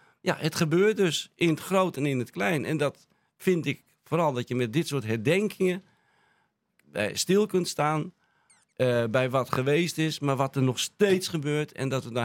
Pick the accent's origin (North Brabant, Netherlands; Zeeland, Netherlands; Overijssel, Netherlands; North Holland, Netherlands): North Holland, Netherlands; Hilversum; ik ben een geboren en getogen Hilversummer. Ik zeg, maar wel uit Indische ouders.